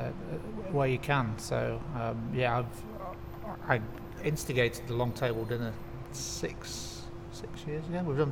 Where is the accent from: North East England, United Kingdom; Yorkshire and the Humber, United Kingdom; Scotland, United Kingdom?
Yorkshire and the Humber, United Kingdom; also born or lived in Hong Kong; now in Fremantle, Australia; Well, we moved here in 2001. We met in Hong Kong. We're both from Yorkshire in England, and we met while we were both living in Hong Kong for different reasons.